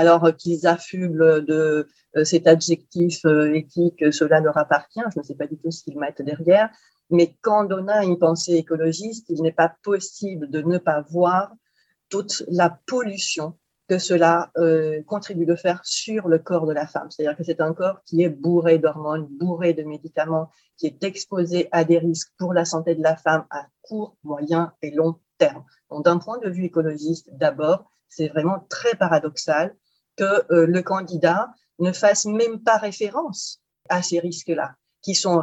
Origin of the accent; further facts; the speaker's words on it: Romania; now in France; aussi bien je l'ai été en Roumanie, qui est mon pays d'origine, et en France.